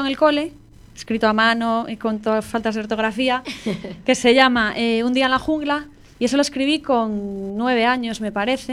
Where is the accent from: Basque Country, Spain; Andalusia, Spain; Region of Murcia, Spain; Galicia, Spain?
Galicia, Spain; A Coruña; also born or lived in Madrid / Paris / New York; yo soy de Coruña, estudié aquí en el cole y luego me fui a estudiar la carrera a Madrid.